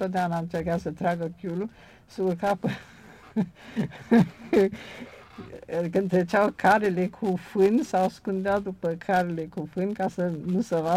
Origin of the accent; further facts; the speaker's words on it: Romania; born there; Născut în România.